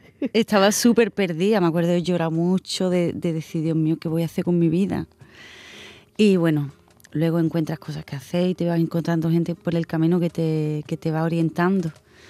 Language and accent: Spanish; Jimena de la Frontera, Andalusia, Spain; yo soy de Jimena de la Frontera, un pueblo de la Serranía de Cádiz, muy bonito, por cierto.